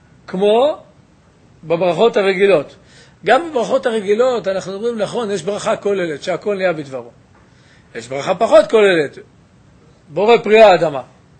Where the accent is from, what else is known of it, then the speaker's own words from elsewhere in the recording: Jerusalem, Jerusalem District, Israel; כמו שבקיץ פעמיים, אנחנו ירושלמים.